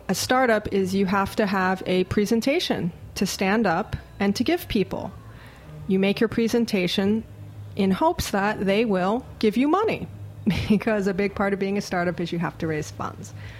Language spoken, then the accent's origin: English; Hawaii, United States; I'm actually born and raised in Hawaii, and he was a voracious surfer.